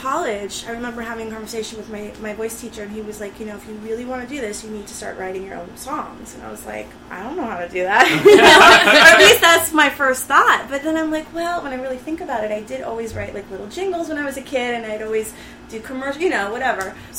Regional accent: Los Angeles, California, United States; I'm from Los Angeles, originally a Valley girl. I went to UC San Diego.

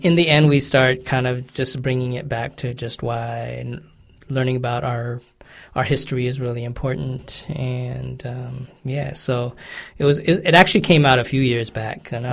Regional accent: California, United States; I think being that I'm from California and the United States

